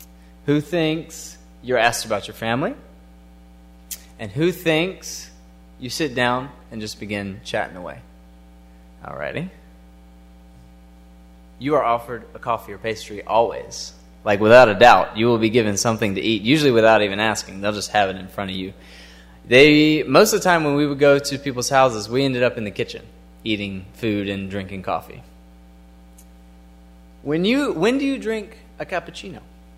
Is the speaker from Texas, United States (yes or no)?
no; Shannon Hills, Arkansas, United States; now in Dubuque, United States; I grew up here in Shannon Hills. I've been gone for about 6 years. I went to school at Emmaus Bible College and been living in Dubuque, Iowa since then